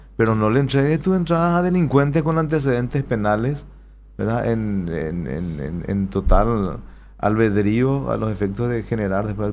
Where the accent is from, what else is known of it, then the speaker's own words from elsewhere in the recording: Paraguay; así somos los paraguayos, ¿verdad? Así somos los paraguayos